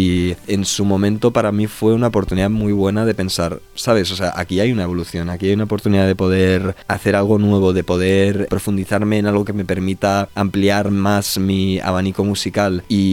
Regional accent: Atlanta, Georgia, United States; now in Spain; Yo nací en Atlanta, en Georgia, y bueno, vengo de una familia completamente española, pero me crié ahí

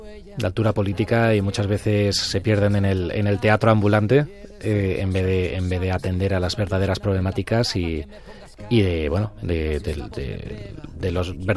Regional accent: Alcalá de Henares, Community of Madrid, Spain; en mi caso, que yo soy Alcalá de Henares, pues vives en una ciudad que tiene pues sus más y sus menos

